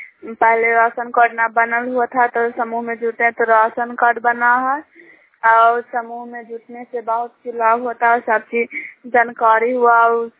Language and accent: Hindi; Puna, Bihar, India; बिहार पुना प्रखंड हिरसा जिला नालंदा।